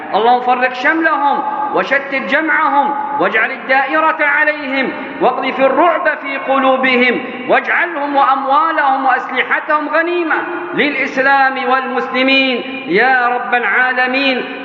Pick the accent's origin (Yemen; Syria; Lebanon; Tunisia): Yemen